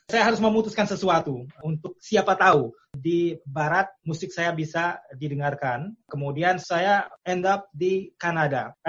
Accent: Indonesia; moved away; ketika saya bilang saya dari Indonesia, show us something Indonesian.

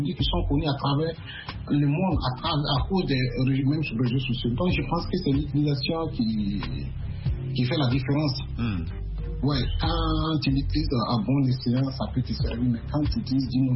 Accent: Burkina Faso; moved away as an adult; now in United States; quand j'ai quitté Abidjan, quand j'étais arrivé au pays, au Burkina

